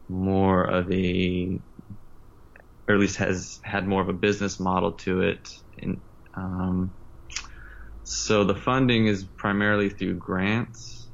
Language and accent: English; Montana, United States; And I spent a lot of time growing up in Montana, and there was definitely a native community there.